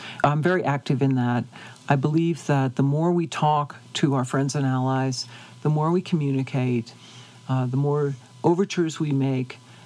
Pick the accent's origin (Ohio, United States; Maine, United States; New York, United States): New York, United States; I grew up in upstate New York. We often went to New York City. My family's 16 generations New Yorkers, so we are really New Yorkers.